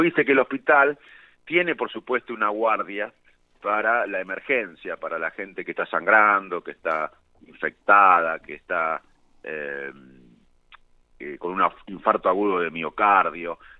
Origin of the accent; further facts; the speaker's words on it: Argentina; Y además, Marcelo, somos más que esto. Somos la Argentina de los Favaloro, somos la Argentina de los Sarmiento y Avellaneda